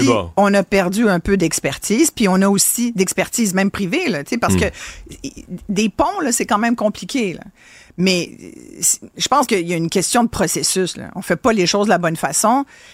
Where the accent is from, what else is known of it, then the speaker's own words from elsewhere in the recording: Montreal, Quebec, Canada; C'est parce qu'on vient de Montréal qu'on est...